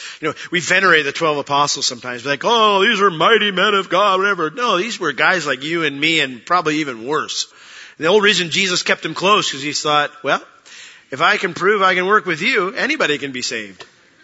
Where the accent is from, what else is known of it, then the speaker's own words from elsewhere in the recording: Orlando, Florida, United States; someone found out I was from Orlando